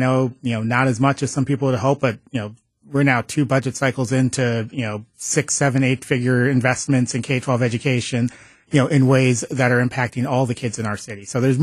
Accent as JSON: {"language": "English", "town": "Milwaukee", "region": "Wisconsin", "country": "United States", "tie": "born or raised there", "said": "So, I'm a kid from Milwaukee. I was born and raised in Sherman Park."}